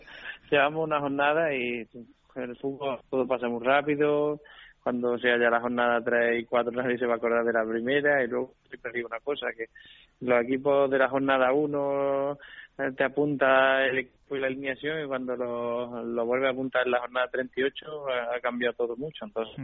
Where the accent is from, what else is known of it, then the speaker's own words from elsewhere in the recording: Montoro, Andalusia, Spain; yo soy de Montoro, un pueblo de Córdoba.